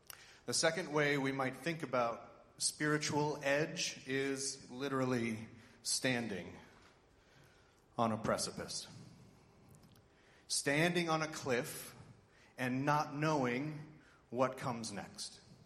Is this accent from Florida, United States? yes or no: yes; St. Petersburg, Florida, United States; I am from St. Petersburg, Florida, in the United States.